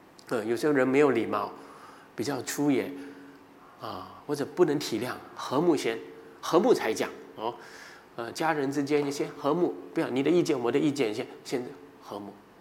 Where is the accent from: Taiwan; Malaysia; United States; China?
China; 所以我们中国人很多礼仪这些对人好客气总是讲好听的话